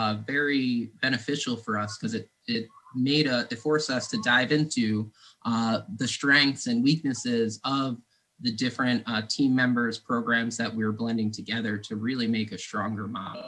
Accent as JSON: {"language": "English", "town": "Lansingburgh", "region": "New York", "country": "United States", "tie": "born or raised there", "said": "I grew up in Lansingburg, and when I was able to go to Corliss Park"}